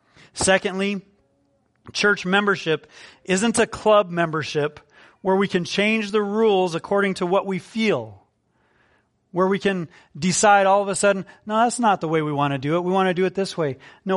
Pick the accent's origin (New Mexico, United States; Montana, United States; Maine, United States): New Mexico, United States; Los Alamos; Look, I grew up in Los Alamos, New Mexico, part of Crossroads Bible Church.